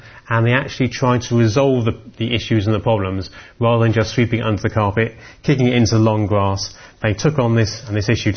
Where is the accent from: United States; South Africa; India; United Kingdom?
United Kingdom; Because we're a bit afraid. Us being British, we're not so good at a confrontation, are we really?